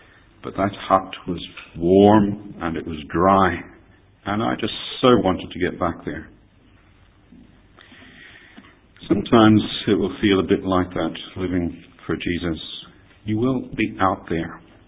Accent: Tasmania, Australia; I grew up in Tasmania, in Australia

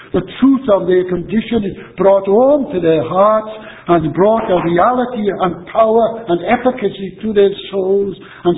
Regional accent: Wales, United Kingdom; not just because I'm a Welshman

